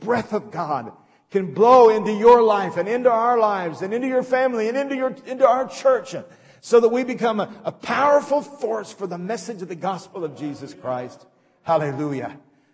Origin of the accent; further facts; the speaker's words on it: Oklahoma, United States; David and I were raised in Oklahoma. Well, Elaine was too. And Oklahoma is that area where we were raised. It's really Tornado Alley.